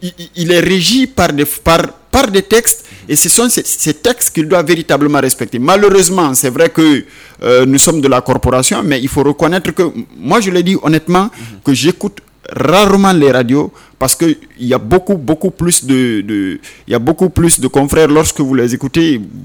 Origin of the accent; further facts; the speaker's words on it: Guinea; comme on le dit chez nous en Soussou